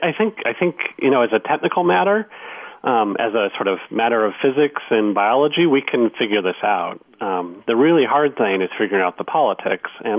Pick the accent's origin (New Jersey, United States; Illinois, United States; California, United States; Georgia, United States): California, United States; I grew up in California, too. I grew up in the Bay Area and grew up in the suburbs